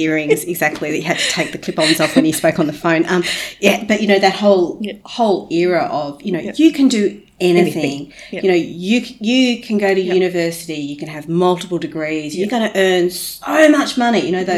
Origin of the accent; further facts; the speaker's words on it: Australia; However, me being Aussie and a lot more kind of, you know, liberal